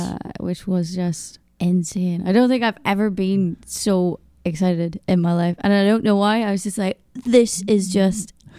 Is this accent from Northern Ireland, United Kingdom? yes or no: yes; Northern Ireland, United Kingdom; County Tyrone, but it's like, I live just literal